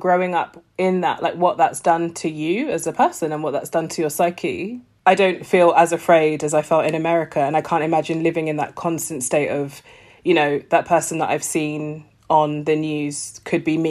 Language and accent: English; United Kingdom; I'm a British, like I live in Britain.